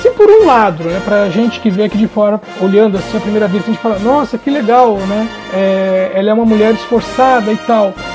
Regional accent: Brazil; Lógico, a gente aqui, enquanto brasileiro, falando disso.

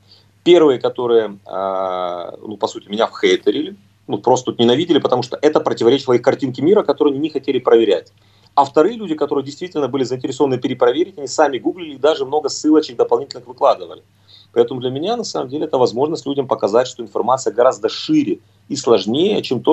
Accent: Donetsk, Donetsk Oblast, Ukraine; Я сам родом из Донецка, и у меня семья из Донецка

